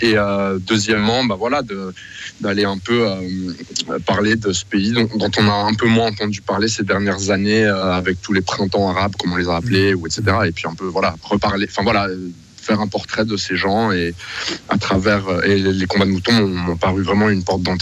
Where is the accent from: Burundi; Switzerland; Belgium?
Switzerland; moi j'ai grandi en Suisse aussi.